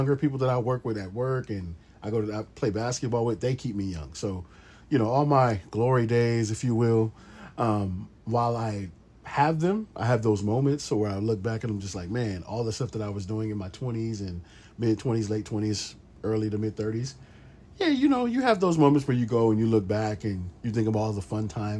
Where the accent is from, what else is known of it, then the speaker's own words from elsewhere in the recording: Long Beach, California, United States; I always shout out the city that I'm from. I'm from Long Beach. I'm from the East Side. It was pretty rough growing up.